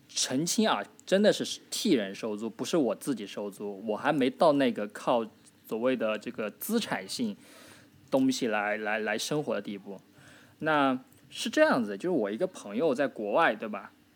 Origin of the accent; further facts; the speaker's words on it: China; 作为一个大陆人去看这样的东西。